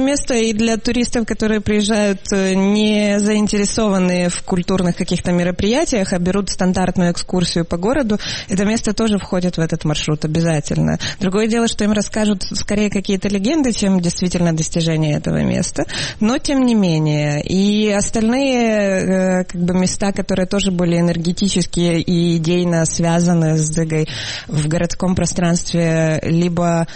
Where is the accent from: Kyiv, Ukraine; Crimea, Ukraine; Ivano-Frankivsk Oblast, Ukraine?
Kyiv, Ukraine; Я приехала сюда из Киева